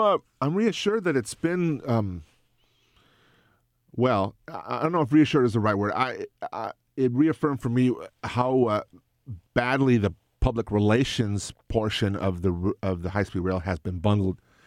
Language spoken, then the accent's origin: English; San Jose, California, United States; I'm originally from San Jose, and when my father was alive, I often wanted to go visit him